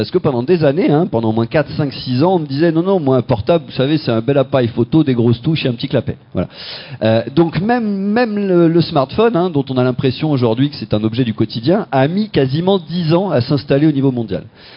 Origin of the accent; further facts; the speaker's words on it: Lyon, Auvergne-Rhône-Alpes, France; moved away as an adult; now in Limoges, France; Moi, je suis lyonnais, ça fait plus de 20 ans que je suis à Limoges.